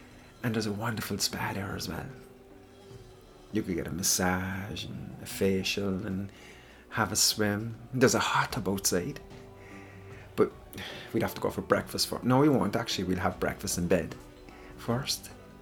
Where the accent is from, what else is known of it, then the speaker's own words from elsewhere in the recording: Ireland; Hey, I'm Irish. It's part of the deal. We come with that.